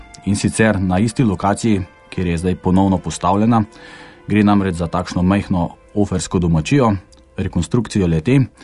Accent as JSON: {"language": "Slovenian", "town": "Solčava", "region": "Savinja", "country": "Slovenia", "said": "konkretno prihajam iz Solčavskega"}